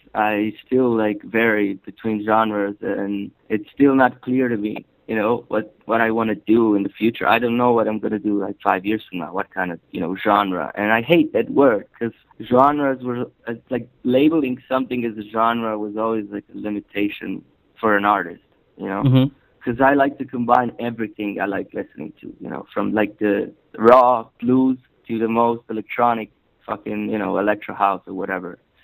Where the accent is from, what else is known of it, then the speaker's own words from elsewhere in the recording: Slovenia; English is a second language; I sampled a very known movie from my home country, a Slovenian movie